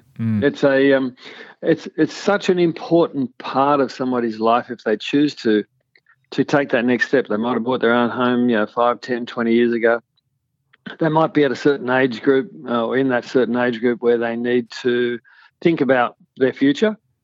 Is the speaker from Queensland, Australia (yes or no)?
no; Westmead, New South Wales, Australia; So I grew up in Westmead, you know, which is a little suburb of Parramatta, so Western Suburbs kid.